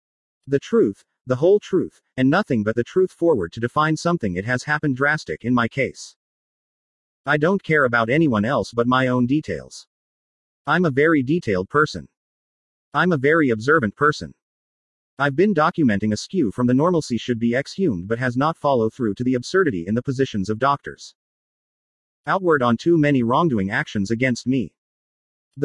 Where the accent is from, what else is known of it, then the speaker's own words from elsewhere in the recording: San Bernardino, California, United States; I'm a person from San Bernardino, California.